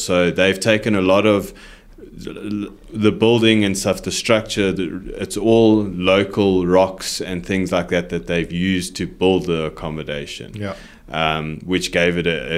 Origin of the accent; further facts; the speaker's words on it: South Africa; typically, being a South African, I'm not big into Indian cuisine.